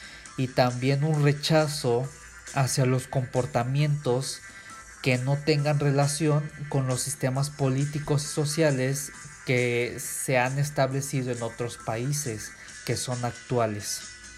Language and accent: Spanish; Mexico; quiénes somos como mexicanos, de dónde venimos y quiénes somos como mexicanos